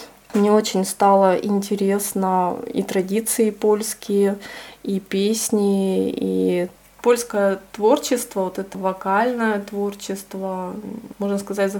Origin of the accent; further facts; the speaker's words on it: Abakan, Khakassia, Russia; я из Абакана.